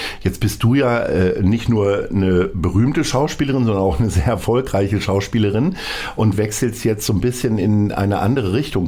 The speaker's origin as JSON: {"language": "German", "town": "Hanover", "region": "Lower Saxony", "country": "Germany", "lives_now": "Hamburg, Germany", "said": "Ich bin ja auch zugezogen da nur. Ach so, insofern komme ich nach Hannover"}